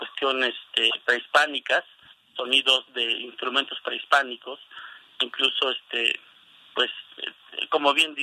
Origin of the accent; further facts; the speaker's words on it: Mexico City, Mexico; nosotros somos del Distrito Federal